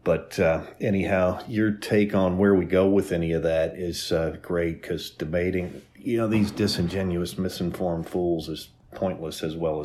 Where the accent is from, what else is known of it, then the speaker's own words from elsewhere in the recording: Louisville, Kentucky, United States; from Louisville, Kentucky.